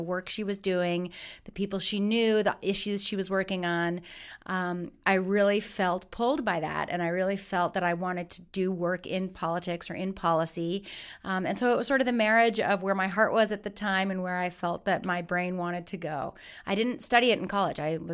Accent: New York, United States; also born or lived in Colorado; I'm originally from New York. I'm a New Yorker, born and raised, went to college at Cornell for my undergrad, moved out to Colorado. I've been out there for 25 years

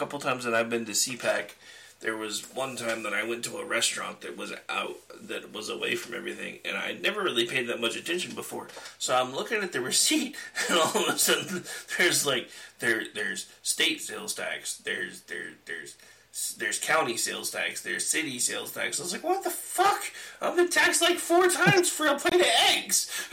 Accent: Oklahoma, United States; born there; also born or lived in Seattle, Washington; now in Delaware, United States; So I was born in Oklahoma, which huge state, moved to Seattle, which was Washington's fairly big state. Moved to Delaware, which is like a postage stamp

